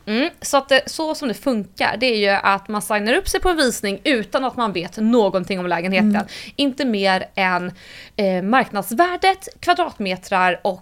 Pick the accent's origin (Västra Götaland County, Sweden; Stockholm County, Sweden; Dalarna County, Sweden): Stockholm County, Sweden; Stockholm; Han hade en jättefin lägenhet på Kungsholmen som var så här 150 kvadratmeter, och det var där jag växte upp.